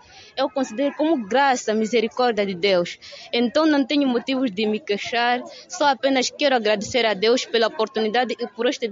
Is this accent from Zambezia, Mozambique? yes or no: no; Cabo Delgado, Mozambique; sou de Cabo Delgado.